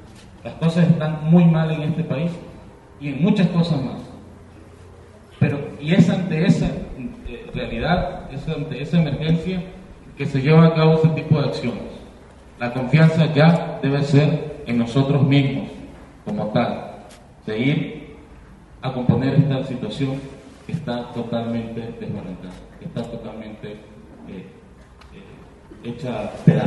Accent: Mexico

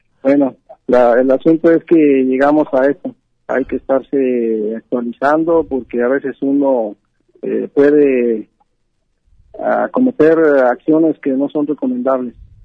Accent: Abasolo, Guanajuato, Mexico; now in Yahualica, Mexico; yo soy originario de Guanajuato, de Abasolo, Guanajuato, y radico aquí en Tierra Antena, en Yagualica, Jalisco.

